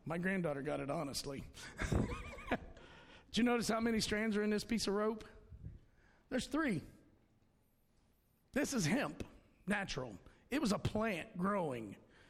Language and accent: English; Ohio, United States; I said, I grew up in Ohio. Knock yourselves out. I don't want to see any more snow.